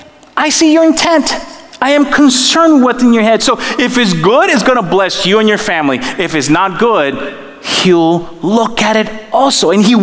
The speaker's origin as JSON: {"language": "English", "country": "Dominican Republic", "said": "I'm from the Dominican Republic."}